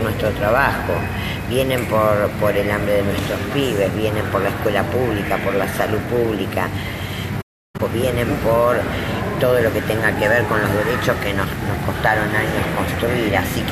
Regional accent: Santa Fe, Argentina; soy parte de ella como santafesina

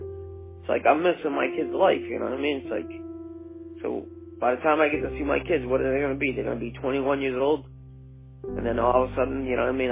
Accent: Somerville, Massachusetts, United States; also born or lived in Fitchburg; now in Portugal; I'm originally from Somerville. That's where I grew up. I lived in Fitchburg.

